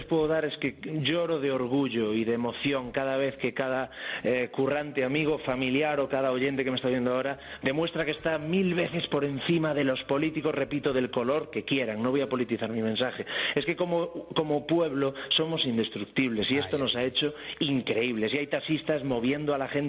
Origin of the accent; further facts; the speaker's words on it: Galicia, Spain; Yo soy gallego, más gallego que cantante. Hablo de Galicia todo el día